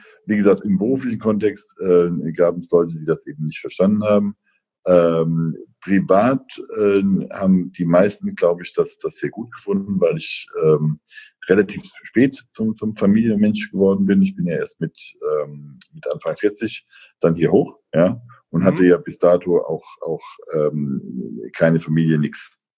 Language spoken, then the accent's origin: German; Bad Kreuznach, Rhineland-Palatinate, Germany; born there; Ich war 40 Jahre lang vorher, bin ich nicht aus dem Rhein-Main-Gebiet weggekommen. Ich bin in Bad Kreuznach geboren und war dann eben die letzten 10, 15 Jahre in Mainz, um Mainz herum aktiv